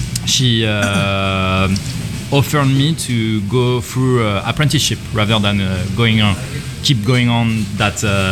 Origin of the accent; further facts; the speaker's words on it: France; English is a second language; I was born and raised in France.